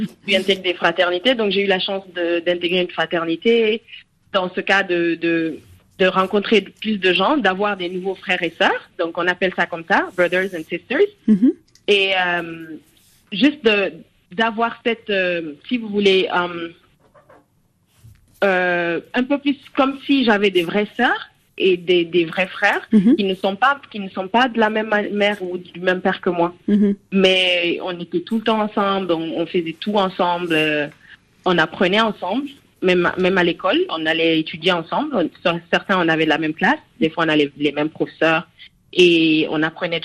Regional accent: Guinea; also born or lived in Senegal / Morocco / United States; je suis guinéenne et sénégalaise, donc j'ai grandi un de ces deux pays. Et après, j'ai fait quelques années au Maroc avant d'aller aux États-Unis pour minimum 5 ans.

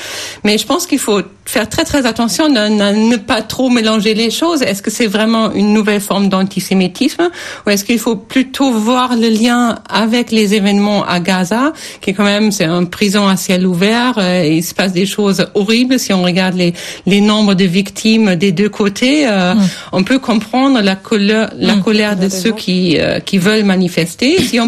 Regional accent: Germany; French is a second language; en tant qu'Allemande, on est très très sensible à ces sujets.

